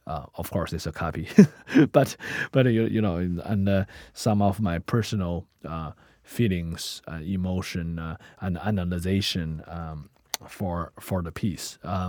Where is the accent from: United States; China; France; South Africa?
China; either from my home country, China, or when I'm in Africa, in Tanzania